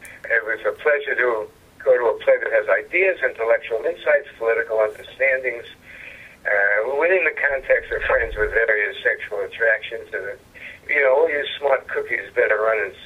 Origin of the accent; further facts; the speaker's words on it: New York, United States; accent: New York; They loved having my New York accent because someone talking about New York theater, they figured it should sound like a New Yorker, so here I am.